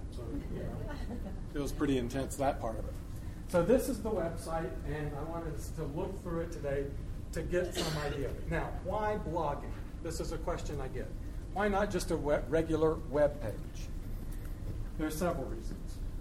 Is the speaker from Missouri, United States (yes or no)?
no; Pensacola, Florida, United States; And then the hurricane hit Pensacola, Florida, my hometown, where my mom and all the family lives down here.